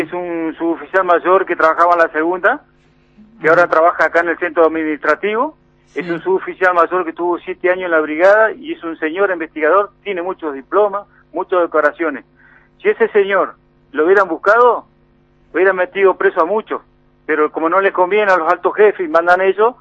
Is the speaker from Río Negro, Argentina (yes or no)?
yes; Bariloche, Río Negro, Argentina; Y si yo conozco Bariloche, me crié en Bariloche, conozco todos los barrios, sé quién es quién.